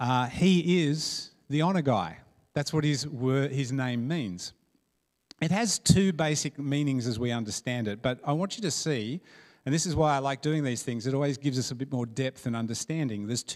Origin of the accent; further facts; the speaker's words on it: Australia; us to the fact that we're Aussies, generally.